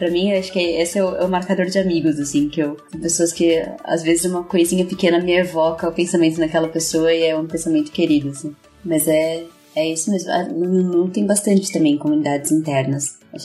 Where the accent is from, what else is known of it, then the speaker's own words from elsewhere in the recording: São Paulo, Brazil; eu sou nascida e criada em São Paulo. Adoro a cidade. Gosto muito daqui. E... eu vivi a maior parte da minha vida no Jabaquara, no perto da divisa de Ademo. E aí eu fui morar um pouquinho ali na Augusta, literalmente na Augusta, né?